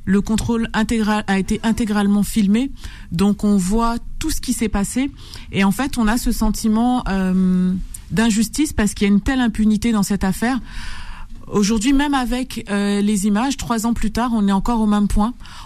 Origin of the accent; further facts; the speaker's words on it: Guadeloupe, France; Quand on vient de la Guadeloupe, on a déjà cette chose en nous